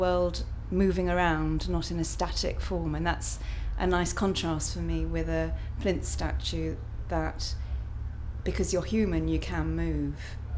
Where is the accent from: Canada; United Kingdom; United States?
United Kingdom; Winchester, South East England; I am 55, I think. And I'm from Winchester.